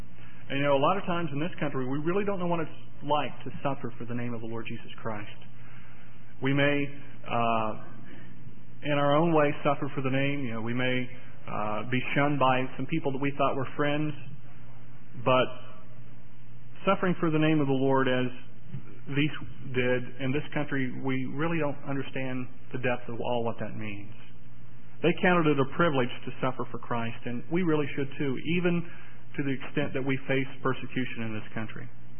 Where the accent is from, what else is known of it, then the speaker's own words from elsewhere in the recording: Hinton, United States; the chapel I grew up in Hinton